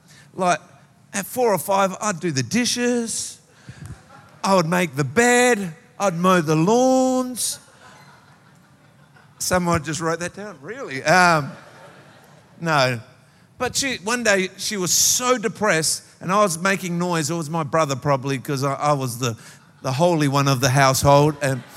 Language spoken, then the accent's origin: English; Papua New Guinea; born there; I was born in Papua New Guinea.